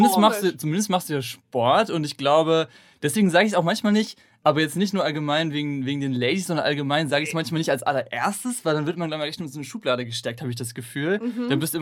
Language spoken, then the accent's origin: German; Hamburg, Germany; Ich bin 23 Jahre alt, bin Hamburger